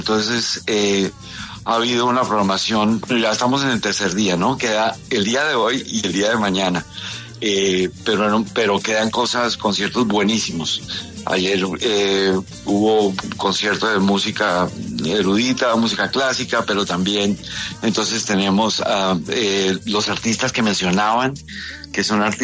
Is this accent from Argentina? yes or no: no; Colombia; Yo siempre digo que nosotros tenemos como colombianos una misión